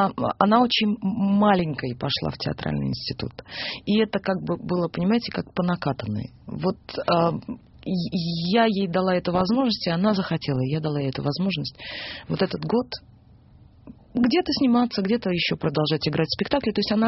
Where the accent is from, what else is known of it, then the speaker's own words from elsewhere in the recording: Odesa, Odesa Oblast, Ukraine; Одесса, ну как, знаете, как... Господи, это мой родной город, где у меня могилы моих близких.